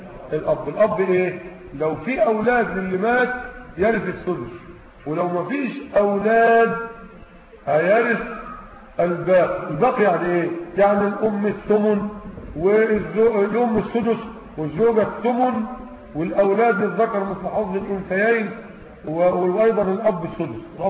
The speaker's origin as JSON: {"language": "Arabic", "country": "Egypt", "said": "لكن المحاكم عندنا في مصر"}